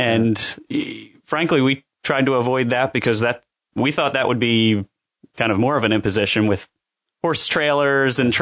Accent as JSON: {"language": "English", "town": "Haverford", "region": "Pennsylvania", "country": "United States", "said": "my wife and I moved from Springfield Township, is where we lived beforehand. I'm from Haverford originally."}